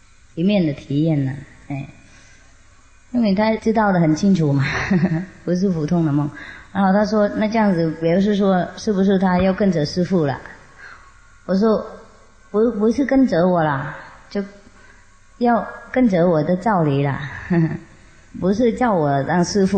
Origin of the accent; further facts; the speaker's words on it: China; 像我们中国人啊，从小就吃中国菜